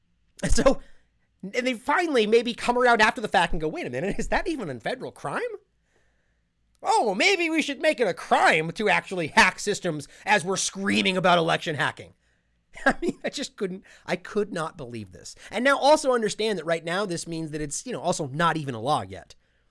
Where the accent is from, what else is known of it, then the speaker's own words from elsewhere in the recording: United States; it's time for us as the American people specifically to stand up and speak your damn mind